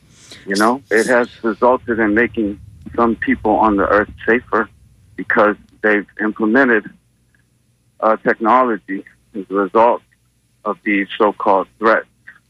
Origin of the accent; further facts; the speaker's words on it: United States; born there; Well, yes. I was born in the United States.